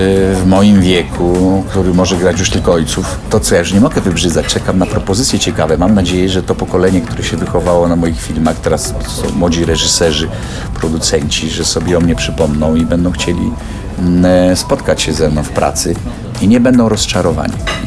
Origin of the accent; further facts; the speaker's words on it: Tomaszów Mazowiecki, Łódź Voivodeship, Poland; born there; bo to jest miasto, które mnie urodziło tak naprawdę. W Tomaszowie się urodziłem jako człowiek, a w Łodzi się urodziłem jako artysta